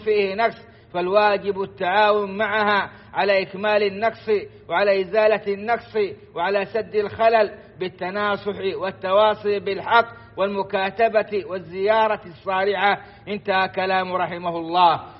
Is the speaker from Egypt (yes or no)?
no; Saudi Arabia